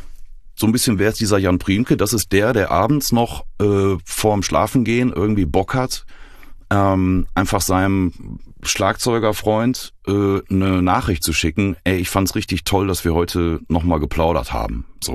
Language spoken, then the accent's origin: German; Dortmund, North Rhine-Westphalia, Germany; born or raised there